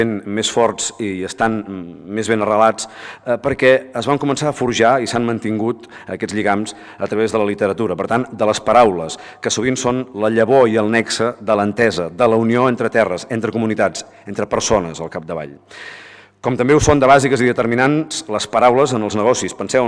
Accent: Besalú, Catalonia, Spain; now in Vilablareix, Spain; Jo que vinc de les comarques de Girona, com bé apuntava l'alcalde, com bé sabeu, sóc fill de la Garrotxa, perquè vaig néixer i créixer a Besalú, i ara visc a Cavall de la Selva i el Gironès, a Vilablareig, em sento cada dia una mica més abrenc

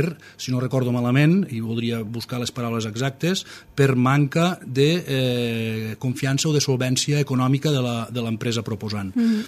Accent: Catalonia, Spain; Jo sóc de la Ribera d'Ebre, i em sembla que ho he demostrat sempre.

